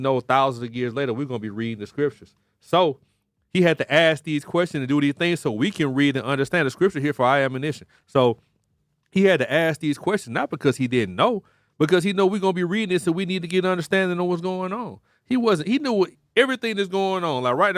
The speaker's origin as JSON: {"language": "English", "town": "Birmingham", "region": "Alabama", "country": "United States", "said": "I'm from Birmingham. You know what I'm saying? Like, we don't really have that."}